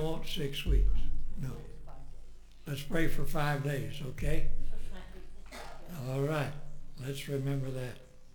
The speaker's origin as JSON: {"language": "English", "region": "Tennessee", "country": "United States", "said": "I'm from Tennessee, and if you possibly can, go down there and support them with your presence."}